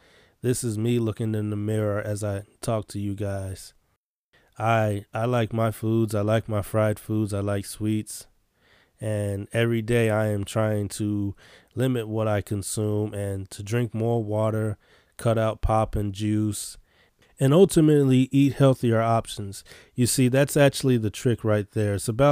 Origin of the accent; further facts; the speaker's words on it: Chicago, Illinois, United States; I'm from Chicago. Let's begin.